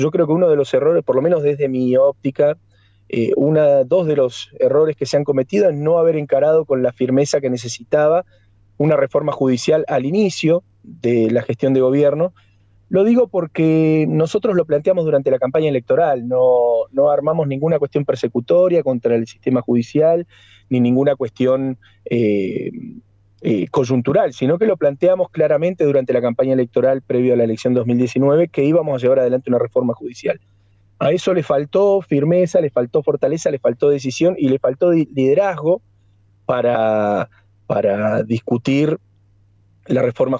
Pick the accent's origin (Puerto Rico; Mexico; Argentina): Argentina; Y ojalá que podamos recuperar la autoestima como argentino